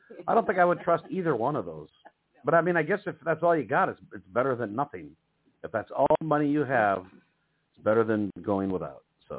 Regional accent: Ireland; yep, I'm from Ireland, dumbass. Yes, I am.

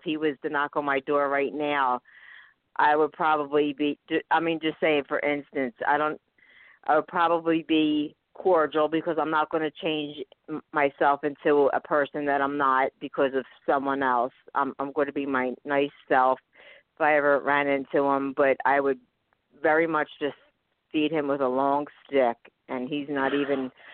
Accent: Philadelphia, Pennsylvania, United States; I'm from Pennsylvania, Philadelphia.

